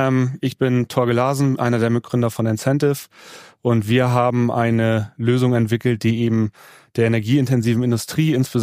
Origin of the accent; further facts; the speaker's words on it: Schleswig-Holstein, Germany; Und ich habe mich heute ins schönste Bayern-Outfit geschmissen als Schleswig-Holsteiner.